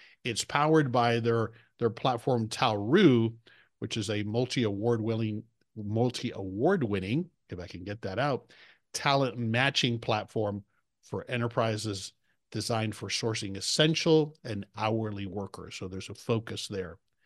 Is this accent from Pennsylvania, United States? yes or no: no; Florida, United States; also born or lived in Dallas, Texas; I live in Florida now. Well, I grew up in Florida, but I spent 31 years in the Dallas, Texas area, Dallas, Fort Worth area, rather.